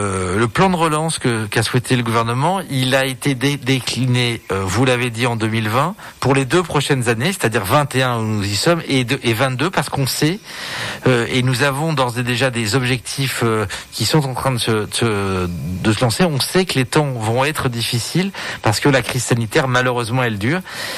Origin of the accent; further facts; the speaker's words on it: Clermont-Ferrand, Auvergne-Rhône-Alpes, France; Moi, je suis auvergnat d'origine. J'ai grandi à Clermont-Ferrand, dans un quartier qui d'ailleurs relève de la poétique de la ville.